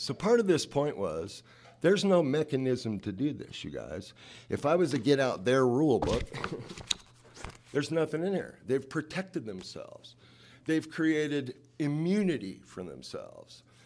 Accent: California, United States; This is the most progressive Republican state, and I come from California, guys.

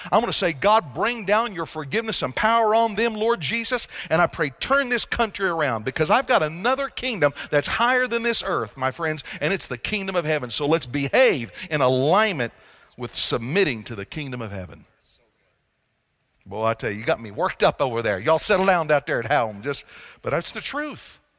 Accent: United States; When I'm American and I go into Thailand, I don't all of a sudden become a Thai. Okay? I remain an American.

